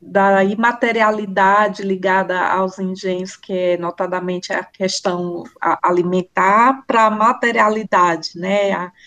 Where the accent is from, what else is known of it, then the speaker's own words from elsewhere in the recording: Ceará, Brazil; o Cariri, essa região do sul do Ceará, que é um enorme caldeirão cultural e que me orgulha muito como cearense